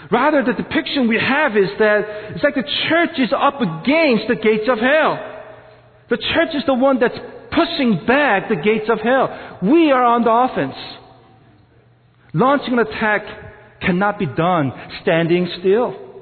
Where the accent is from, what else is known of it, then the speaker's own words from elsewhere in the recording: South Korea; I'm Korean. I grew up in Korean church. Most of the sermons that I listened to were in Korean. I'm used to Korean style of worship.